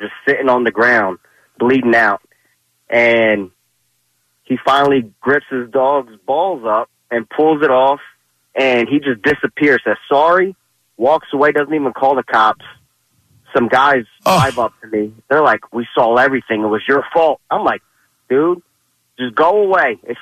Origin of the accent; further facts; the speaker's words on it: Philadelphia, Pennsylvania, United States; And I grew up in Old Kensington near like 4th and Girard.